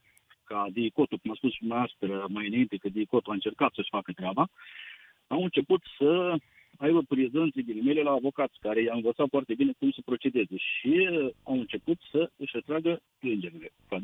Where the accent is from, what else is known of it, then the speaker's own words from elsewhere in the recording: Iași, Iași County, Romania; Sunt ieșean jet de jet